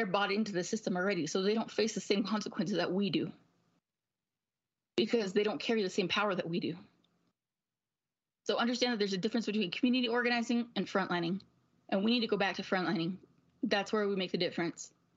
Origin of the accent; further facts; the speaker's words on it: Duck Valley, United States; I come from the Duck Valley Shoshone Paiute Reservation